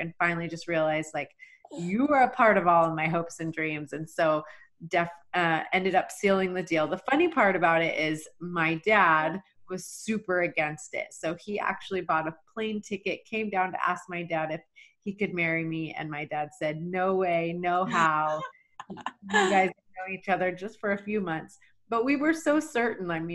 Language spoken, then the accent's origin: English; Texas, United States; I, you know, was born and raised in Texas, and my parents divorced when I was 12.